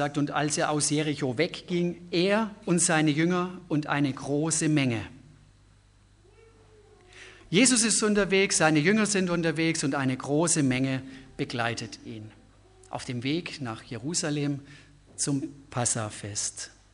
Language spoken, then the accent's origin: German; Baden-Württemberg, Germany; Aufgewachsen bin ich im Schwarzwald, bin also Schwabe.